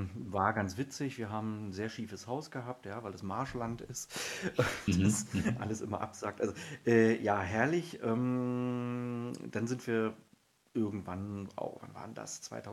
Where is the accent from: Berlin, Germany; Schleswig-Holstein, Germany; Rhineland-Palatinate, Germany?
Berlin, Germany; moved away as an adult; also born or lived in Hanover; now in Lemwerder, Germany; Also ich bin eigentlich ursprünglich aus Berlin, bin dann mit meiner Frau dann damals nach Hannover, weil sie da ein Studium gemacht hat. Dann sind wir irgendwann berufsbedingt nach Lemwerder, in die Weltmetropole Lemwerder gezogen. Das ist bei Bremen.